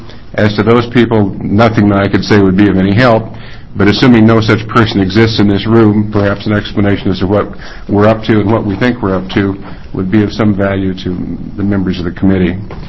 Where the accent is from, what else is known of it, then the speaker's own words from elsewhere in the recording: Ireland; I'm Irish, so the better part of England is a debatable proposition.